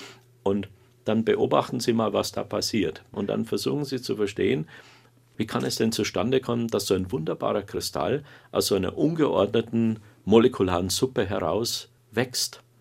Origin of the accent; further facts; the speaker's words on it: Parsberg, Bavaria, Germany; born there; Als Ministrant in Parsberg, wo ich geboren bin, in der Oberpfalz